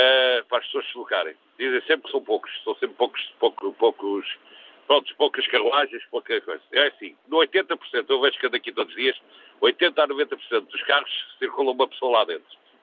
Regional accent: Lisbon, Portugal; Eu sou natural de Lisboa, agora não moro em Lisboa, moro aqui a 500 metros de Lisboa.

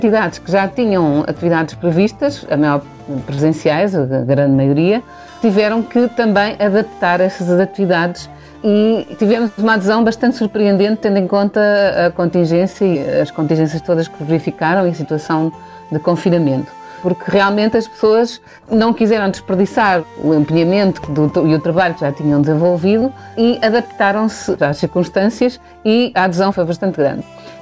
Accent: Portugal; e porque somos portugueses

